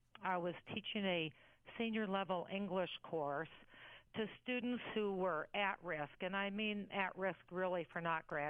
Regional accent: Michigan, United States; also born or lived in Denver, United States; I was born in Denver, but went to middle school and high school in Michigan. So I love the Midwest.

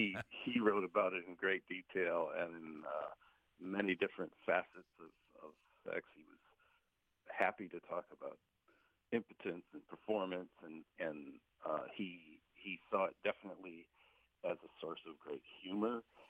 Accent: Wisconsin, United States; whereas I'm from Chippewa County, Wisconsin, and I say Montaigne

